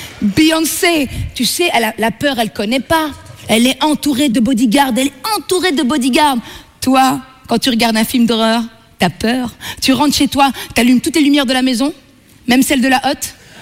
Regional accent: Belgium; accent: Belgian; Ben moi, je viens de Belgique, ça s'entend pas trop, là. L'accent belge est pas sexy.

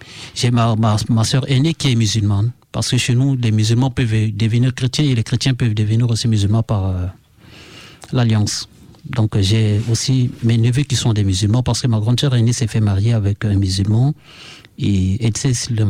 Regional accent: Central African Republic; now in France; chez nous, en Centrafrique, les chrétiens sont des bantous.

